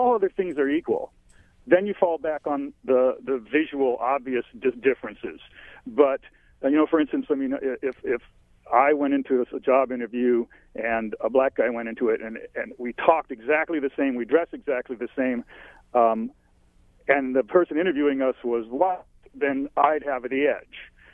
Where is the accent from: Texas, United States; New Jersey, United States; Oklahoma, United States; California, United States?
California, United States; Altadena; now in Poulsbo, United States; No. Altadena, which is just a little ways north of Pasadena, just between Pasadena and the mountain.